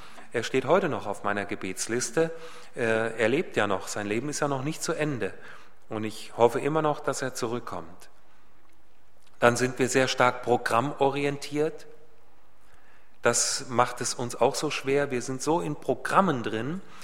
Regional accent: Hünfeld, Hesse, Germany; Auch bei uns in Hünfeld, wo ich herkomme, Chickenfield, wie manche sagen

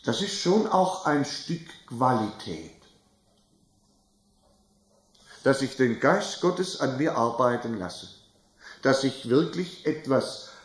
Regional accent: Germany; So wie wir eben, wir sind Deutsche.

